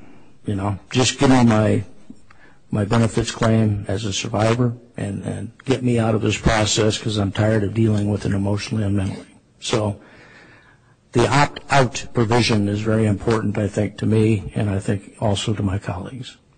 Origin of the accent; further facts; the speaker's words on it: Idaho, United States; I don't have a bow tie on, and I am from Idaho, which is God's country.